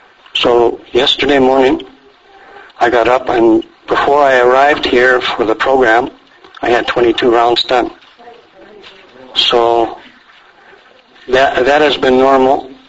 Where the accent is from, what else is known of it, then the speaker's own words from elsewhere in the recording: Vancouver, British Columbia, Canada; Actually, I'm not from Saranagati. I'm from Vancouver.